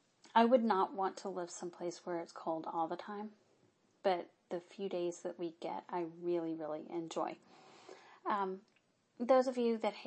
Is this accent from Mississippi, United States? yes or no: yes; Mississippi, United States; also born or lived in Austin; I did not grow up in Austin, Texas. I grew up in Mississippi, but I went to high school in Austin, Texas